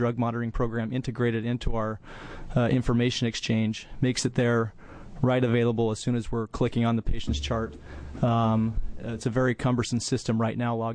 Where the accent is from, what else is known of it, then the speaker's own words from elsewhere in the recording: Portland, Oregon, United States; I come from the Portland area representing the OMA and the Oregon chapter for the American College of Emergency Physicians.